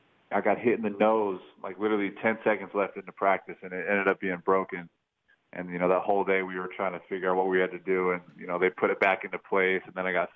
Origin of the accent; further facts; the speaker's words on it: Las Vegas, Nevada, United States; And growing up in Vegas, going to games all the time